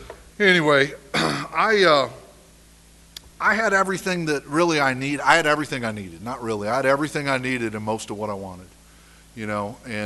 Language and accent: English; Michigan, United States; also born or lived in Chicago, United States; We was living on a farm in Michigan. I was born outside of Chicago. We were living on a farm in Michigan.